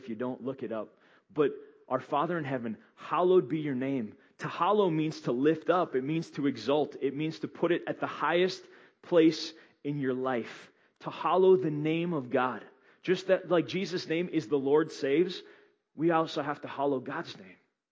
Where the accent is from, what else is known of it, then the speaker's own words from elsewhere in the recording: Minnesota, United States; I was in Florida, but I'm from Minnesota.